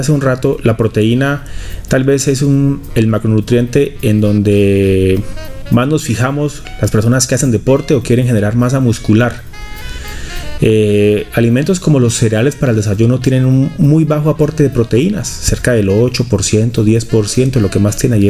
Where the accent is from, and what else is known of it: Colombia